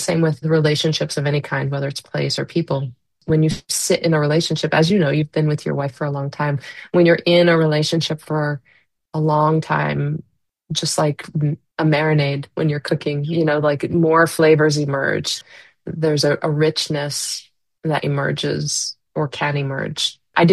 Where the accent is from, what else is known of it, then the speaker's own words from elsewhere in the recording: New Jersey, United States; also born or lived in Florida / New York / Boston, Massachusetts; I was born in Florida. I was raised in New Jersey, lived a little bit in New York as a child, and then moved back, finished high school in Florida, went up to Boston for college, mostly lived in Boston for about 13 years